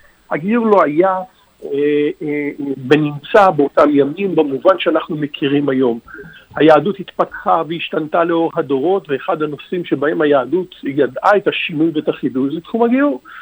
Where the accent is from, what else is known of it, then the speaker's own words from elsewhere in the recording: Haifa, Haifa District, Israel; אני יליד חיפה, גדלתי בעיר היפה הזו